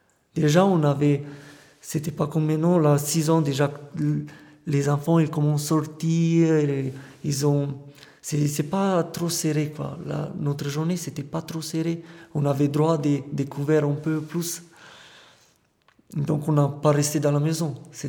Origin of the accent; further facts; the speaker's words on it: Panade, Alba County, Romania; French is a second language; Je viens de Roumanie, dans un petit village qui s'appelle Panade. C'est à côté d'une ville qui s'appelle Blaj.